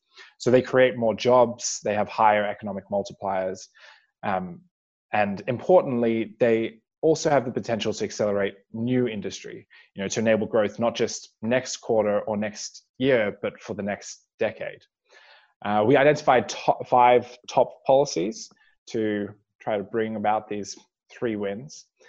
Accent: Australia; So I'm Australian

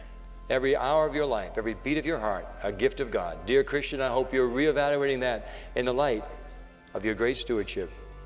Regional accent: Pawtucket, Rhode Island, United States; the first cotton mill in America was built in Pawtucket, Rhode Island, my hometown.

